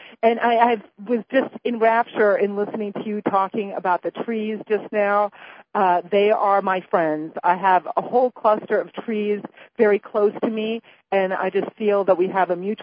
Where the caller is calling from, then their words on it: Florida, United States; I'm calling you from Florida.